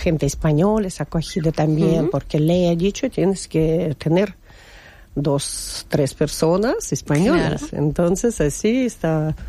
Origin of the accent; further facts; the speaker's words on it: Kazakhstan; Spanish is a second language; moved away as an adult; also born or lived in Tolyatti, Russia; now in Spain; Bueno, soy de Kazajstán, he nacido en Kazajstán y viví 25 años en Kazajstán. Luego he cambiado de sitio y viví en ciudad se llama Toliati